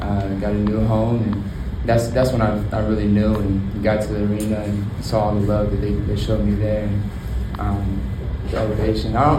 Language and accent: English; Oklahoma, United States; growing up in Oklahoma, like going to games and NBA games as a kid